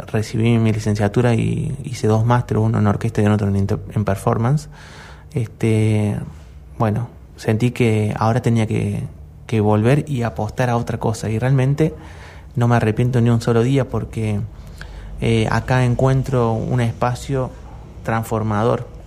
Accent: Córdoba, Argentina; yo no viajé como europeo, sino viajé como argentino, como cordobés.

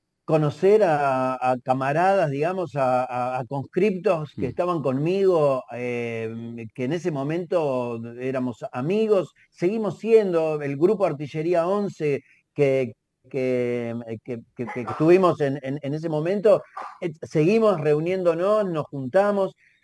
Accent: Munro, Buenos Aires Province, Argentina; voy acá a Campo de Mayo, yo soy de Munro

